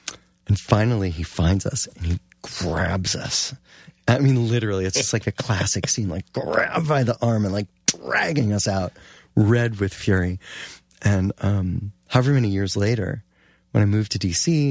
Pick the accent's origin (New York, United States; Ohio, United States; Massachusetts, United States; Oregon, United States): Ohio, United States; Cleveland; Growing up in Cleveland